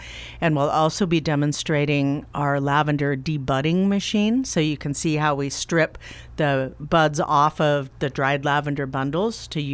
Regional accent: Roseburg, Oregon, United States; I got to move back to my hometown. I got to move back to Roseburg, and that's how it all started.

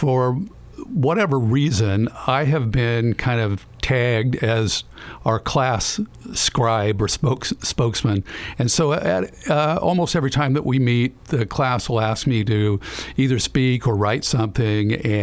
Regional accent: Roseburg, Oregon, United States; I grew up in Roseburg, out in the Green area. Went through K through 12 in the Roseburg schools.

